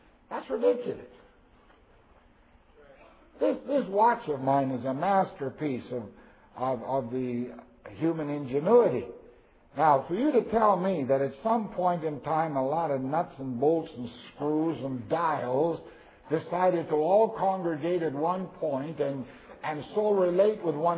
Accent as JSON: {"language": "English", "country": "Canada", "tie": "born or raised there", "said": "I was raised in the Canadian prairies at 40 below at Christmas time with snowmen and all that sort of thing."}